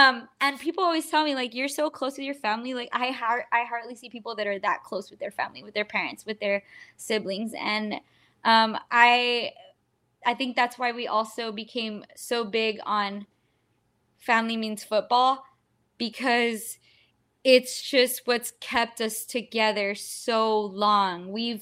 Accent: Texas, United States; born there; So I was born in Texas. My grandparents are from Wisconsin.

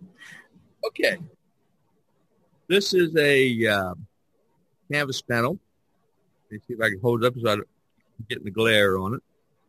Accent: Indiana, United States; I grew up in Indiana and the cardinals, the red cardinals are our state bird.

